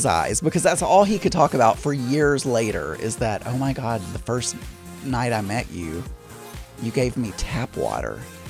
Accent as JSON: {"language": "English", "country": "Canada", "lives_now": "Germany", "said": "I'm Canadian and currently living in Germany"}